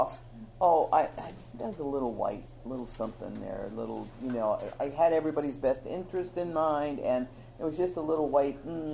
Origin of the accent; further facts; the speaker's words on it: Ireland; Redheads have tempers. Irish, you know, I'm Irish. I have a temper.